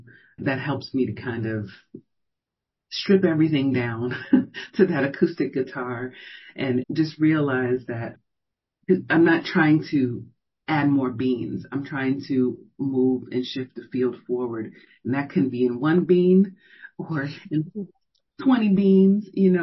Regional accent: Chicago, Illinois, United States; also born or lived in Columbus, Ohio; now in Houston, United States; I moved here from Columbus, Ohio. I'm from Chicago.

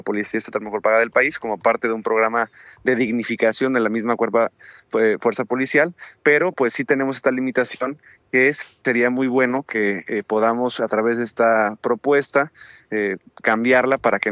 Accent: Mexico; hay que unirnos como mexicanos.

